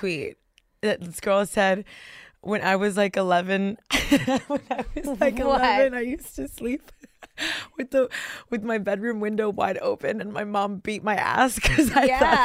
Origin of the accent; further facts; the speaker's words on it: Miami, Florida, United States; I was born and raised in Miami.